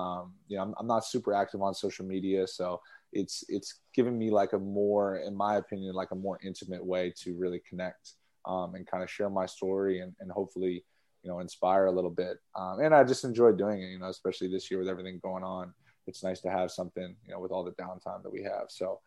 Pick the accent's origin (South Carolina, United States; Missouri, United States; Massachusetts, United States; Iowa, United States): Massachusetts, United States; Boston; You know, I grew up in Boston, around Boston.